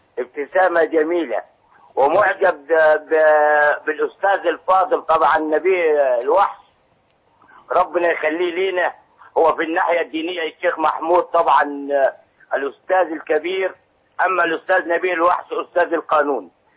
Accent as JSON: {"language": "Arabic", "region": "Upper Egypt", "country": "Egypt", "said": "انا صعيدي"}